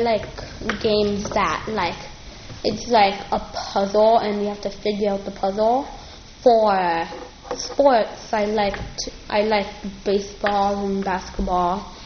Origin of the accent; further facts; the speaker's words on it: New York, United States; now in Schenectady, United States; Cause my entire life I was raised in New York, and when I was like 3, we moved up here, and I was like, wait, where are we? Why am I here? And, I've always grown up in New York.